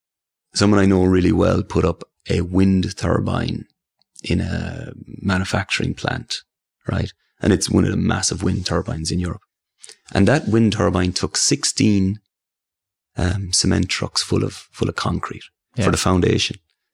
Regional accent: Ireland; you're Scottish, I'm Irish.

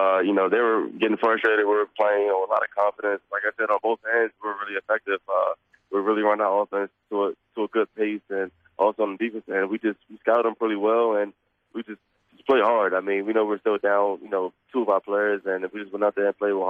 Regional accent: Washington, District of Columbia, United States; now in Melbourne, Australia; I'm from Washington, D.C., so I mean, it's just the same city. It's cold, and, I'm used to the cold.

